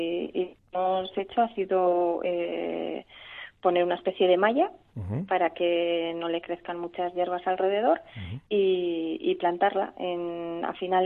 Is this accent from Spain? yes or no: yes; Mondragón, Basque Country, Spain; now in El Oso, Spain; venimos de Mondragón, de Arrasate.